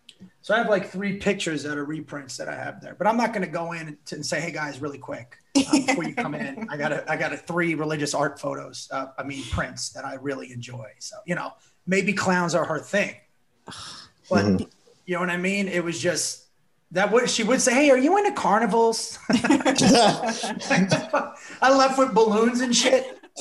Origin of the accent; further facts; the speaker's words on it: New Jersey, United States; also born or lived in Florida; like I grew up in North Jersey and then went to high school in South Florida.